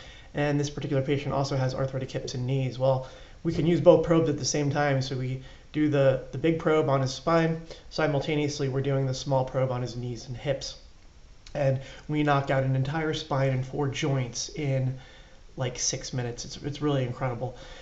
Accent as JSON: {"language": "English", "town": "Viera", "region": "Florida", "country": "United States", "tie": "born or raised there", "said": "a brand new facility in my hometown of Viera, Florida."}